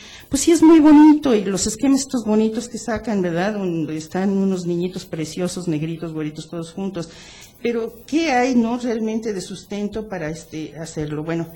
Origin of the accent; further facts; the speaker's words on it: Cuernavaca, Morelos, Mexico; y yo les puedo decir, en mi pueblo, que es Cuernavaca